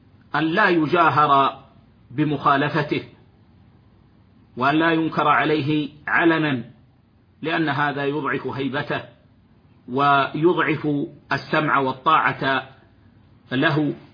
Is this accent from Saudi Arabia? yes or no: yes; Saudi Arabia